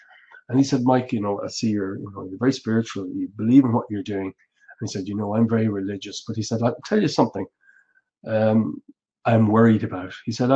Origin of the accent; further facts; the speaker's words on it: Ireland; He's from the US, I'm from Ireland.